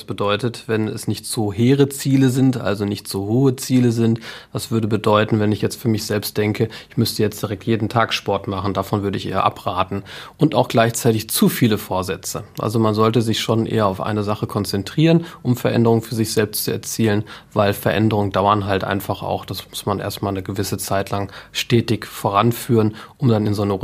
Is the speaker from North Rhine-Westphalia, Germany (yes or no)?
yes; Essen, North Rhine-Westphalia, Germany; Ich bin in Essen-Freisenbruch groß geworden. Also auch ein wirklich Essener Kind an der Grenze zu Bochum-Wattenscheid. Und da habe ich meine Kindheit und Jugend verbracht.